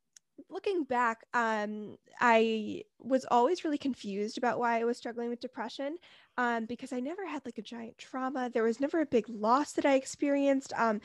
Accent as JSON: {"language": "English", "region": "California", "country": "United States", "said": "I'm 18 and I'm from the Bay Area, but I'm going to be moving to Philadelphia to study psychology at the University of Pennsylvania in August."}